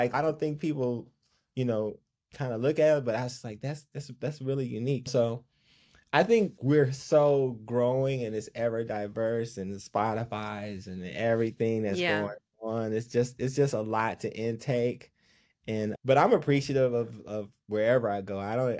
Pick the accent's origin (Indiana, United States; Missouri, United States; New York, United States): New York, United States; I'm from New York, so I got that style.